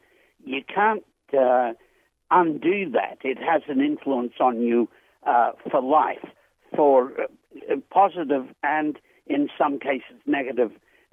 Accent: Australia; I'm a writer from Australia. I've written about 50 books and am of a great age, 81 years.

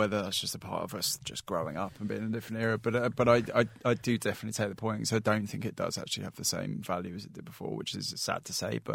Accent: St Albans, East of England, United Kingdom; Yeah, I was delighted because I'm from St Albans at home, which is not far from Watford

